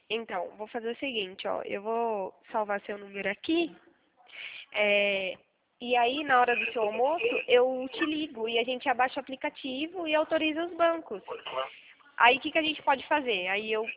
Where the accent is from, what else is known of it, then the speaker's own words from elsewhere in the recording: São Carlos, São Paulo, Brazil; Eu sou aqui de São Carlos.